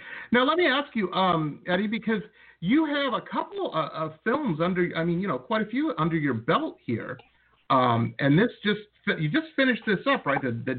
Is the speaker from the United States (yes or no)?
yes; Detroit, Michigan, United States; I grew up in Detroit, and always I had lots of friends in Cleveland and Cincinnati, so I was always all over Ohio, it seemed.